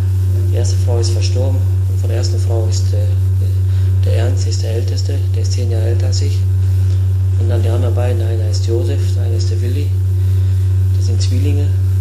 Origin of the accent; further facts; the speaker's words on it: Lichtenbach, Slovenia; also born or lived in Nesseltal; bin geboren in Nesseltal. Nach circa anderthalb Jahren sind wir umgezogen nach Lichtenbach, Nummer 26.